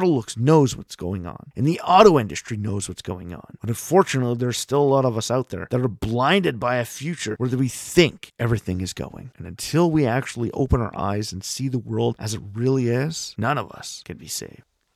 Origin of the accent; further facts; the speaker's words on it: Canada; This doesn't just go for my home country, Canada.